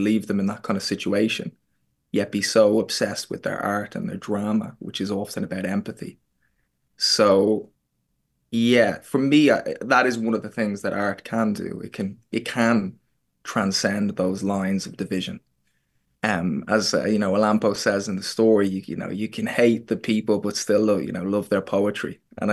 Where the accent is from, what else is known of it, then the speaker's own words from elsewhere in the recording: Dublin, Leinster, Ireland; it was like someone I grew up with in Dublin.